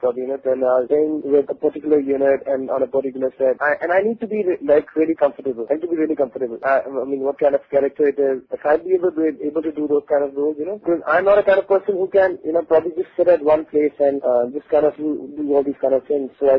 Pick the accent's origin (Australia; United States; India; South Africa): India; Pathankot, Punjab; I grew up and born and brought up in Pathankot. This is in Punjab and so I was in Punjab.